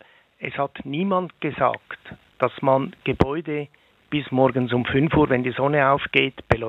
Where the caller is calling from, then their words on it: Switzerland; Guten Nachmittag, hallo aus der Schweiz.